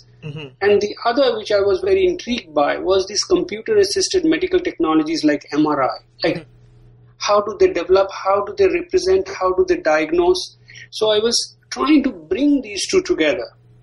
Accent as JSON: {"language": "English", "country": "India", "tie": "born or raised there", "said": "Well, broadly, like growing up in India"}